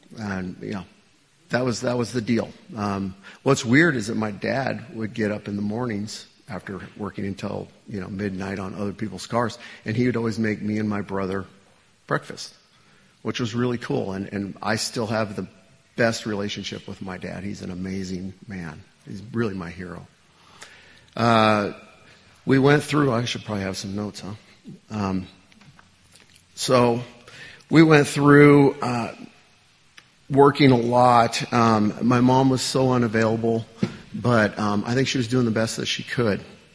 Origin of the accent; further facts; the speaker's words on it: Great Falls, Montana, United States; born there; So like Jason said, I was born in Montana, actually in Great Falls, Montana.